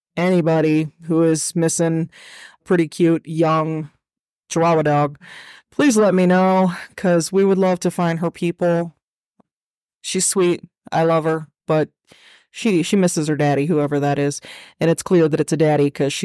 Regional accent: Appalachia, United States; I'm an Appalachian girl.

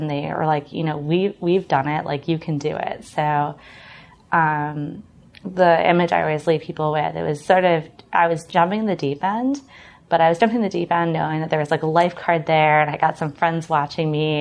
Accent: Washington, District of Columbia, United States; So I am actually a native Washingtonian. You can actually see where I grew up from the Darden classrooms here in Roslyn, which is always kind of funny.

